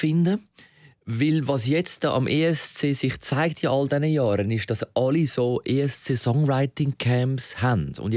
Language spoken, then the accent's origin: German; Switzerland; Musikalisch war es auch bei uns in der Schweiz interessanter als Österreich